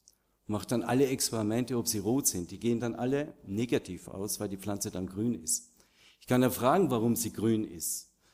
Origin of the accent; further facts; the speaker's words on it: Austria; Typisch, ich bin auch Österreicher, werden Sie mittlerweile gehört haben, aus meiner Sprache heraus.